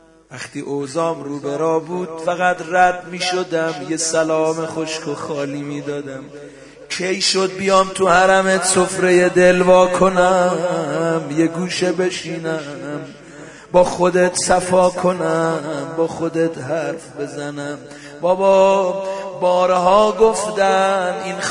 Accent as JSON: {"language": "Persian", "region": "Qom", "country": "Iran", "tie": "born or raised there", "said": "ما بچه قمیم ما در پناه این خانم داریم زندگی میکنیم افتخارم میکنیم هر کجای دنیا میریم میفهمن قمی هستیم"}